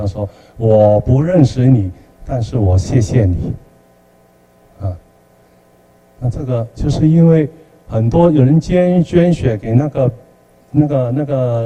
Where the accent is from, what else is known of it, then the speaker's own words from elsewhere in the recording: China; 都有一些圣贤在，比如说我们中国人啊。有孔子、孟子， 这也是天主给我们中国人的照顾啊。